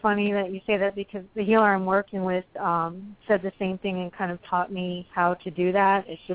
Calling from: Maryland, United States; Calling from Maryland.

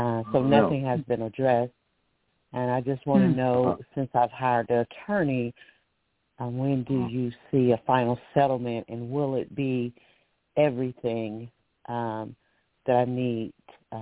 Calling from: Alabama, United States; calling from Alabama.

